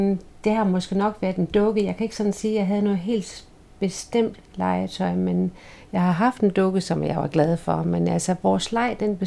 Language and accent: Danish; Horsens, Central Denmark Region, Denmark; jeg er født i Gormsgade i Horsens i 1949, maj 1949. Jeg voksede op i Gormsgade, og der boede vi i de første 10 år af mit liv.